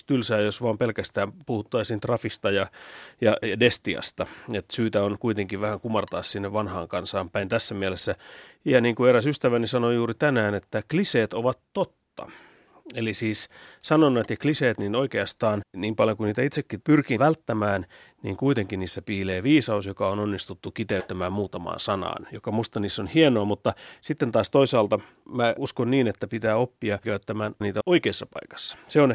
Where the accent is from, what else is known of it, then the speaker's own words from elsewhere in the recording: Viiala, Pirkanmaa, Finland; Mulla on siis 5 polvea viialalaisia löytyy isän puolelta, joten se on todella syvällä geeneissä.